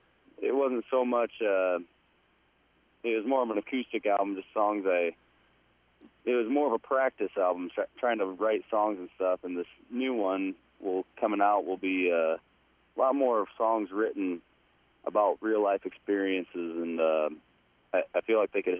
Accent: Manning, Iowa, United States; Well, I'm from Manning originally

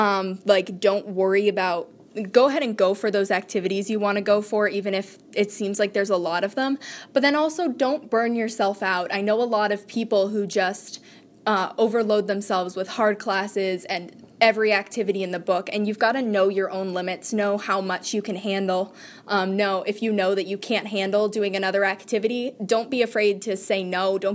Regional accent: Connecticut, United States; Because I grew up in Connecticut, so I've always kind of wanted to go back to the East Coast.

